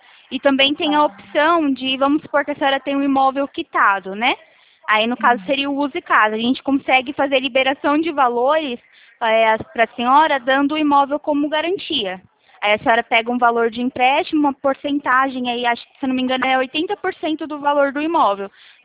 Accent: Araras, São Paulo, Brazil; Mais ou menos perto, eu sou aqui de Araras.

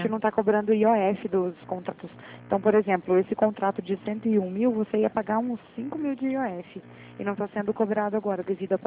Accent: Cornélio Procópio, Paraná, Brazil; eu sou de Cornélio Procópio, do Paraná, norte

